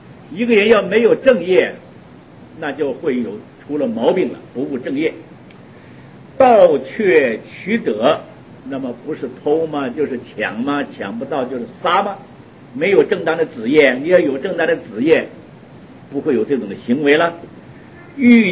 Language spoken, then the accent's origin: Chinese; Northeast China, China; 我小时候啊，在我们老家啊，听他们老人讲啊